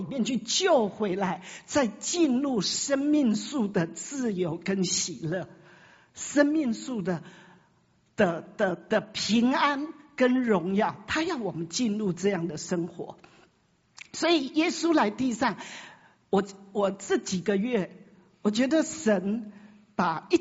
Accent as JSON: {"language": "Chinese", "country": "China", "said": "其实我觉得我们中国人还算是蛮善良的"}